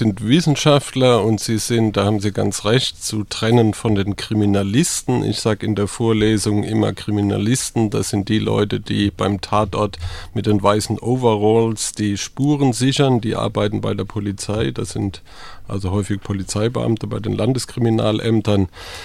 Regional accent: Mannheim, Baden-Württemberg, Germany; accent: Mannheim dialect; also born or lived in Heidelberg / Freiburg; Also ich das hört man am Dialekt nach wie vor, ich bin ein Mannheimer und habe dann studiert in Heidelberg, war dann ein Jahr in der Schweiz, in Lausanne, bin dann nach Freiburg gekommen, war dann auch sehr lange in Freiburg

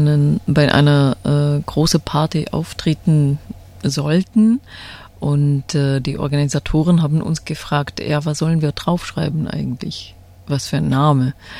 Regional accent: Czechia; first language Czech; German is a second language; Das war auch Tschechisch natürlicherweise, was auch meine Muttersprache ist, was du gehört hast.

